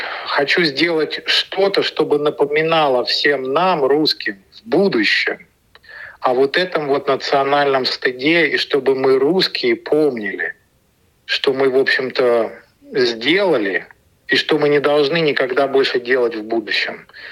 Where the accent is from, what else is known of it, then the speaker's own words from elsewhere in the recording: Sydney, New South Wales, Australia; я из Сиднея.